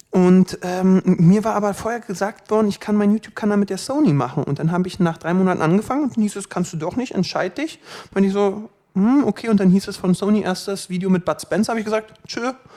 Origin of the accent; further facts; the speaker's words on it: Berlin, Germany; Ich bin ursprünglicher Berliner.